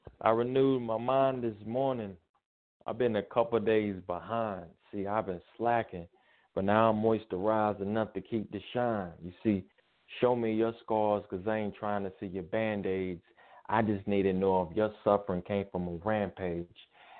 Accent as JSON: {"language": "English", "region": "North Carolina", "country": "United States", "said": "No, ma'am, not that one. I'm another one from North Carolina."}